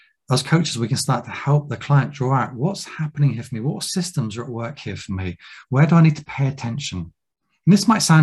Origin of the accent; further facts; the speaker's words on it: South West England, United Kingdom; I'm from Cornwall and I'm from the UK, so my communities tend to be more in that way.